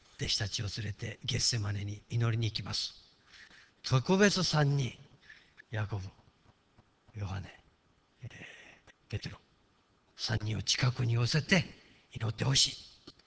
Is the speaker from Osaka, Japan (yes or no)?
no; Mie, Japan; 私は漁師町の出身なんですよ。三重県の漁師町でね、ちょっと出ればすぐ漁師の親父たちに会うんです。友達も漁師の息子たちがいっぱいいるんですね。